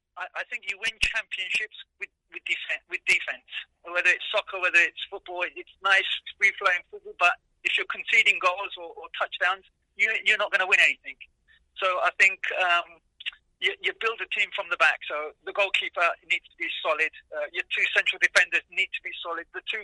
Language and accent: English; London, United Kingdom; now in United States; I grew up in London, I played as a kid for a team called Millwall.